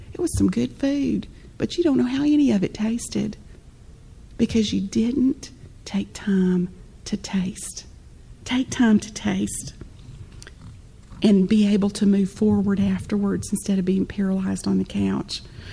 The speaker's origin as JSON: {"language": "English", "region": "the South", "country": "United States", "said": "and I'm from the South, y'all, so I'm not sure where everybody's from"}